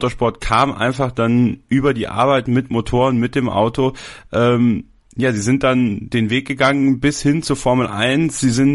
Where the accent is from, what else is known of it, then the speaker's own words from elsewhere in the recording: Wallonia, Belgium; born there; das ist so kurz nach meiner, also vor meiner Heimat, ich bin in der Nähe geboren von Spa